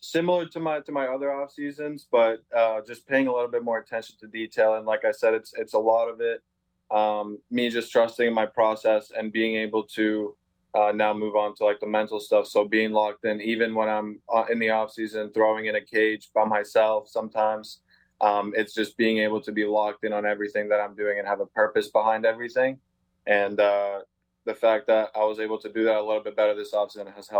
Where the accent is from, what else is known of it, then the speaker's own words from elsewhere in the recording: Slovakia; Yeah, so I was born in Slovakia. Baseball started for me very early, considering where I'm from.